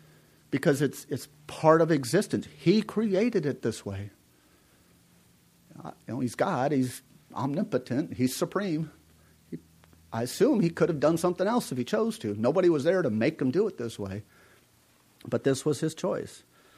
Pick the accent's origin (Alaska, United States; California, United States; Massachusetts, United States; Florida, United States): Alaska, United States; I grew up in Alaska, so I always go to this, you know.